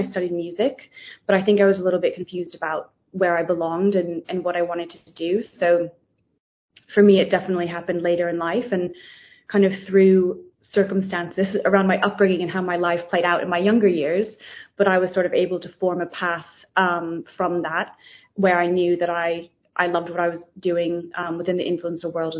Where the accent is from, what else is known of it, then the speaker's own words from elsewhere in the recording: East Coast, United States; now in London, United Kingdom; I grew up in America on the East Coast in a very sort of small sheltered community. So I was one of seven siblings. We were homeschooled.